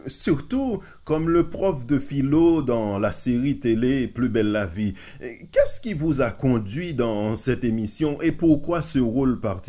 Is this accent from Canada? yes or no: no; Haiti; Chez nous, en Haïti, vous savez très bien que je viens d'Haïti